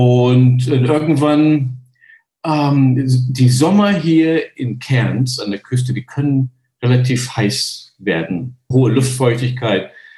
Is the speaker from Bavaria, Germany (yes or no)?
no; Dortmund, North Rhine-Westphalia, Germany; Zumindest nicht in Dortmund, wo ich aufgewachsen bin.